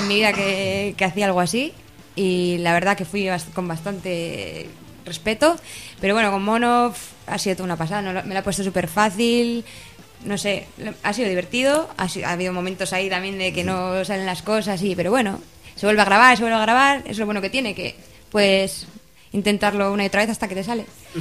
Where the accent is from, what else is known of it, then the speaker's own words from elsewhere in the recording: Ermua, Basque Country, Spain; con gente de Erma, porque yo soy de Erma.